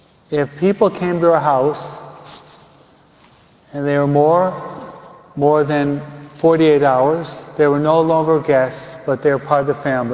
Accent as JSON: {"language": "English", "region": "New York", "country": "United States", "said": "You Californians, I'm a New Yorker."}